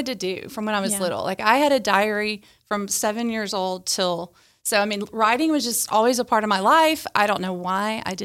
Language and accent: English; Pine Bluff, Arkansas, United States; I was raised in Pine Bluff, Arkansas.